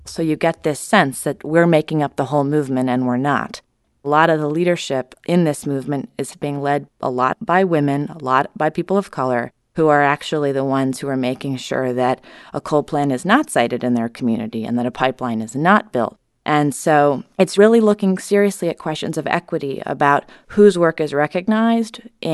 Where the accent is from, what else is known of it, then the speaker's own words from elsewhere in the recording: California, United States; And as a Californian, this was a bit of a leap for me